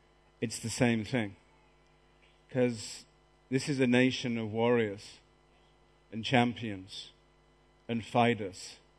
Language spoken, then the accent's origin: English; England, United Kingdom; my observations as an Englishman